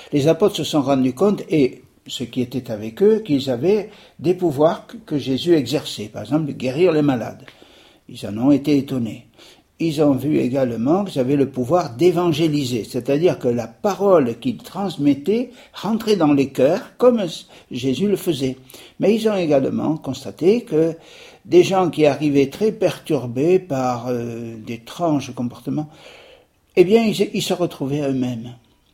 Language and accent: French; Saint-Sever, Nouvelle-Aquitaine, France; je suis originaire de Saint-Sever. J'ai été à l'école tout près chez maîtresse en 1950.